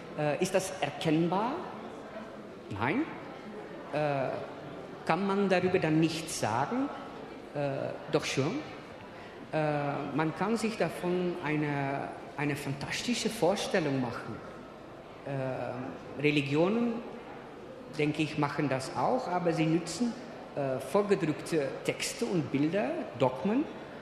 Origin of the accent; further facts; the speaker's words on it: Netherlands; German is a second language; Und dann, bei uns in Holland gibt es keine Berge.